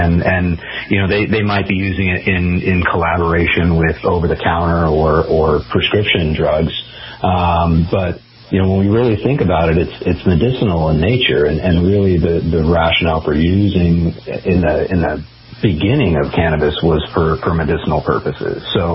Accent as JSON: {"language": "English", "town": "Cupertino", "region": "California", "country": "United States", "tie": "born or raised there", "said": "I'm a California kid through and through. I was born and raised in Cupertino."}